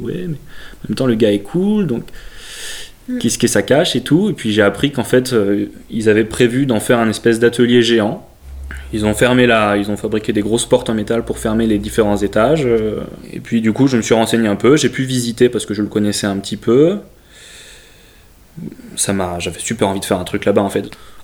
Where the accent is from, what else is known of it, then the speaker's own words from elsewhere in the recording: Saint-Bonnet-près-Riom, Auvergne-Rhône-Alpes, France; j'ai quitté l'Auvergne pour aller faire mes études un peu plus loin l'année dernière. Pendant 4 ans, j'étais à Moulins et là je suis revenu ici, aux alentours à Saint-Bonnet-près-Rayon où j'ai grandi.